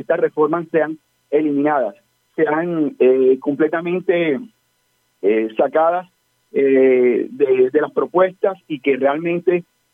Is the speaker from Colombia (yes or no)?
yes; Colombia; somos los colombianos de a pie los que vamos a ser afectados por la reforma tributaria